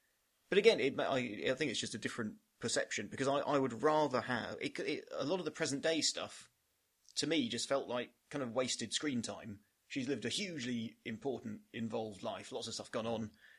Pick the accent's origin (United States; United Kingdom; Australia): United Kingdom; Sorry, I'm British. It's what we do.